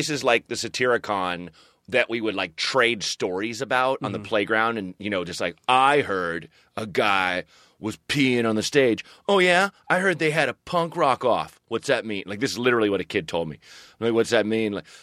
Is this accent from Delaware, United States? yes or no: no; Portland, Oregon, United States; I grew up there. Yep. And I this is the a nod to my hometown and also just, you know, I finally shot a special there kind of thing.